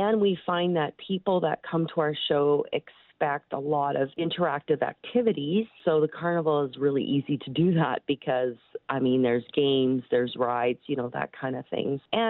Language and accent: English; Edmonton, Alberta, Canada; and because I'm born and raised in Edmonton, so I'm local too.